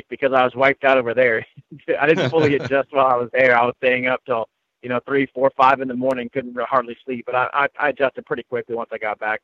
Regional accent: United States; So that's the first shock you get as an American, I guess

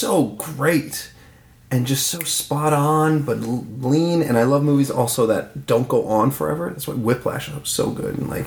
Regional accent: Newfoundland and Labrador, Canada; I went to see it. I'm from Newfoundland.

